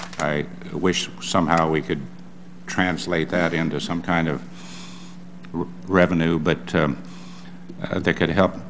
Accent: Kansas, United States; it's a top priority for my home state of Kansas.

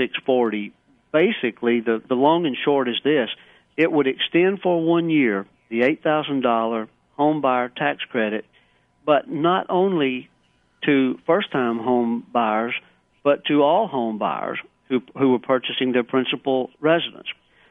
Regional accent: Boonville, Mississippi, United States; Boonville is my hometown, correct, Prentice County.

